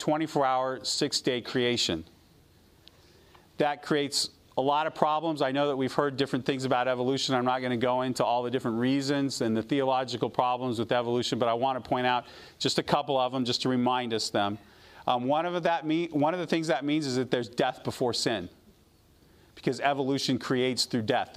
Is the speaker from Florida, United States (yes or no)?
no; Loma Linda, California, United States; I grew up here in Loma Linda, and I don't think that I'm that much different than anybody else who grew up here in Loma Linda.